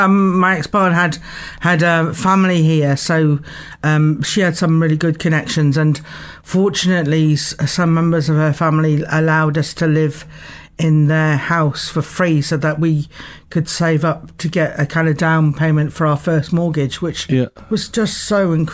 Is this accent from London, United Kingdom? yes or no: yes; London, United Kingdom; moved away; I come from London, you know.